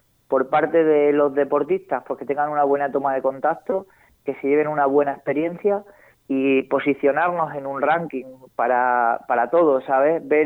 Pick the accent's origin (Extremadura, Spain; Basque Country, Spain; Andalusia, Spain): Extremadura, Spain; como deportistas extremeños, pues representar también a nuestra región, ¿no?